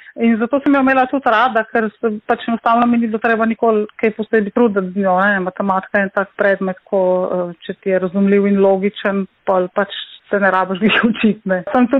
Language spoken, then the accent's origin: Slovenian; Notranjska, Slovenia; moved away as an adult; now in Ljubljana, Slovenia; Še vedno pa z veseljem in ponosom povem, da sem Notranjka in moram reči, da me na otroštvo na Notranjskem in na ljudi iz domačega kraja vežejo zelo, zelo lepi spomini.